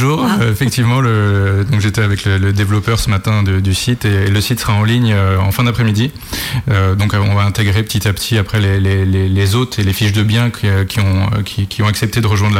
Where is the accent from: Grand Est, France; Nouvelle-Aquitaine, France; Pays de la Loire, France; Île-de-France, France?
Pays de la Loire, France; Non, je suis originaire de Loire-Atlantique, Sud-Loire-Atlantique, Aubignon.